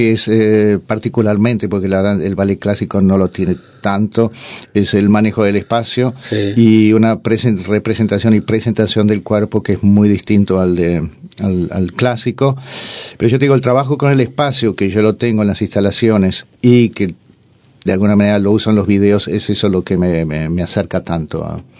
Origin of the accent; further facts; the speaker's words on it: Montevideo, Uruguay; moved away as an adult; also born or lived in France / Switzerland; now in Germany; Soy montevideano, sí